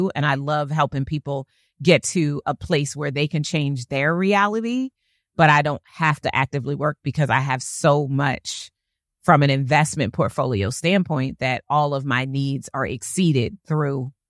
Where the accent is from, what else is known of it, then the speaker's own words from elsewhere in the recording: Wilmington, Delaware, United States; Where did I grow up? In Wilmington, Delaware.